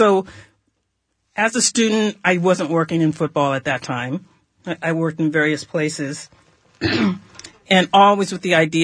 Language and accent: English; San Francisco, California, United States; also born or lived in Marin; I was born and raised in San Francisco.